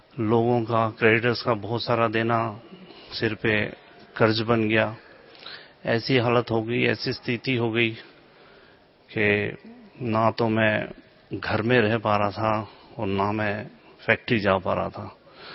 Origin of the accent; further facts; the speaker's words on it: Pune, Maharashtra, India; मैं पुणे से आया हूँ, महाराष्ट्र से।